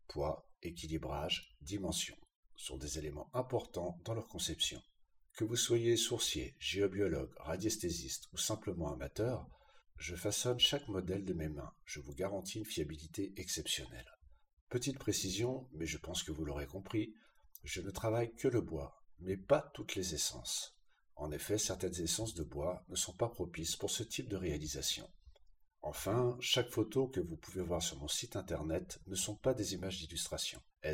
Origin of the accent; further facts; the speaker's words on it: Centre-Val de Loire, France; Je suis né dans le Berry, près de Nohant, fief de George Sand, dans une famille installée en ce lieu depuis le XVIe siècle.